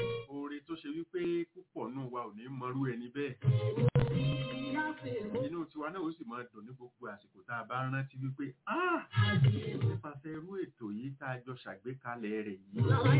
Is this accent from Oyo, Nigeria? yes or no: yes; Ibadan, Oyo, Nigeria; Ọmọ Àbàdàn ni mí.